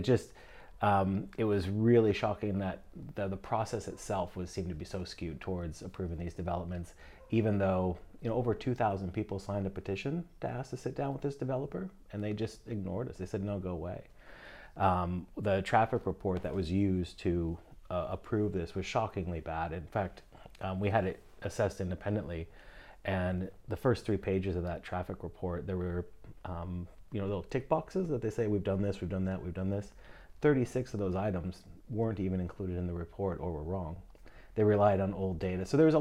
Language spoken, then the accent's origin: English; Washington, United States; now in Australia; Well, prior to living in Australia, I hailed from Seattle, Washington State. I grew up in the Rocky Mountains in the eastern part of the state, in a little town that no one's ever heard of.